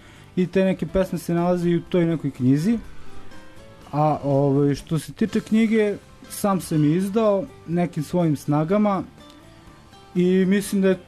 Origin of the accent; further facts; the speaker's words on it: Grocka, Belgrade, Serbia; Dolazim iz Grodske